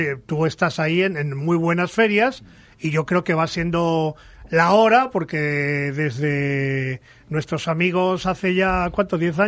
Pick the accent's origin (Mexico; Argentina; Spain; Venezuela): Spain; Cantabria; Entonces, yo como cántabro me encantaría